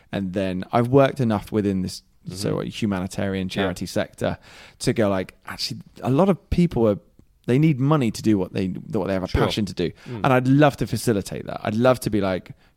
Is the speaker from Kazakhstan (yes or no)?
no; Plymouth, South West England, United Kingdom; I grew up in Plymouth, and there's a small island called Drake's Island just off of it.